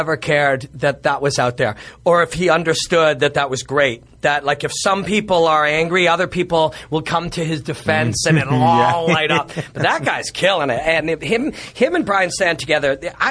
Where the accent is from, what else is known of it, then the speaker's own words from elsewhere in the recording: Winnipeg, Manitoba, Canada; I'm from Winnipeg, same part of the northern, southern part of the same.